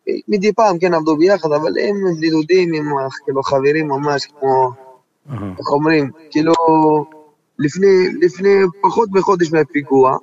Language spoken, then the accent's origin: Hebrew; Djerba, Medenine, Tunisia; now in Beersheba, Israel; בג'רבה, כאילו אני רק 4 שנים בארץ. שנה שעברה גם הייתי בג'רבה, אבל אני 4 שנים בארץ. עלינו, אנחנו משפחה עולים חדשים. לא חדשים, אבל עלינו לפני 4 שנים.